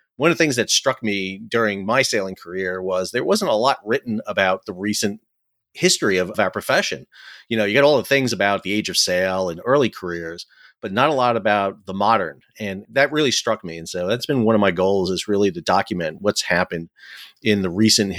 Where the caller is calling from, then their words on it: Fuquay-Varina, North Carolina, United States; I'm calling from home in beautiful Fuquay Varina, North Carolina, so just south of Raleigh.